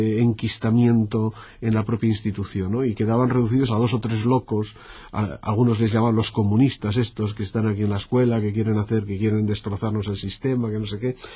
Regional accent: Pamplona, Navarre, Spain; yo soy de Pamplona, y bueno, allí todo el mundo sabe

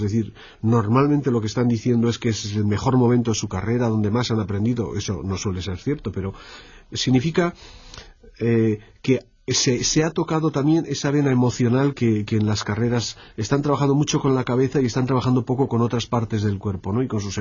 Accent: Pamplona, Navarre, Spain; yo soy de Pamplona, y bueno, allí todo el mundo sabe

